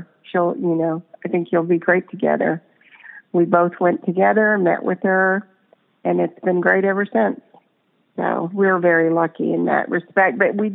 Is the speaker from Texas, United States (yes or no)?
yes; Dallas, Texas, United States; I'm originally from, like I said, I'm originally from Dallas, still have family there.